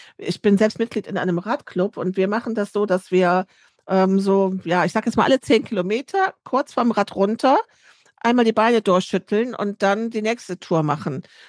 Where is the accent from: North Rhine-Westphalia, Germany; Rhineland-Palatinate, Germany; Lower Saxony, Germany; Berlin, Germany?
North Rhine-Westphalia, Germany; Bonn; born there; ich komme gebürtig aus der Bonner Ecke